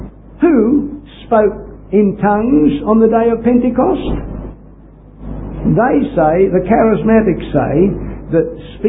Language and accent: English; Australia; accent: Australian; I've just got to open my mouth in Canada and they know I'm an Australian. Because of my manner of speech. I can't cover it up.